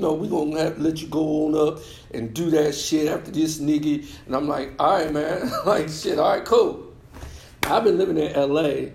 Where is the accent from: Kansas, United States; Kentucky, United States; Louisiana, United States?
Louisiana, United States; New Orleans; now in Los Angeles, United States; I'm from New Orleans, but I didn't start comedy in New Orleans. I started out here in L.A.